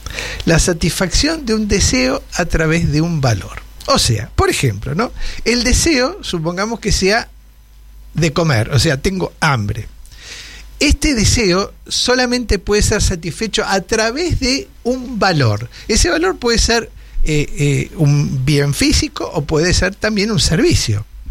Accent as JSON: {"language": "Spanish", "country": "Argentina", "said": "Se trata de ser más argentino y ser mejor argentino. Porque somos argentinos."}